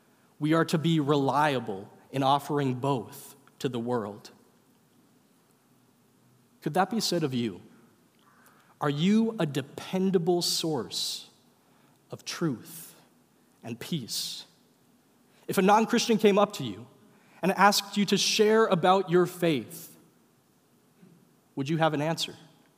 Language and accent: English; St. Cloud, Minnesota, United States; And growing up in St. Cloud, Minnesota, that store was Eckroth Music.